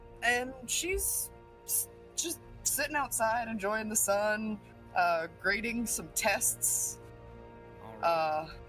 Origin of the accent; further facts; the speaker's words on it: Florida, United States; I'm from Florida. I feel like I should know this.